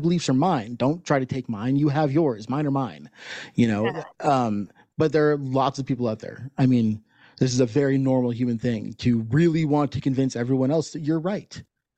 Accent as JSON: {"language": "English", "country": "United States", "lives_now": "Canada", "said": "I'm an American living in Canada."}